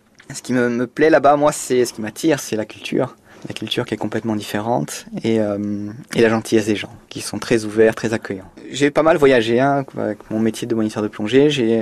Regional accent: Bastia, Corsica, France; Alors moi je suis de Bastia donc oui. J'aime bien le nord.

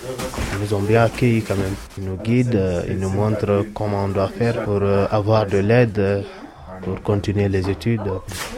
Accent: Senegal; French is a second language; moved away as an adult; now in Italy; Je suis sénégalais, moi.

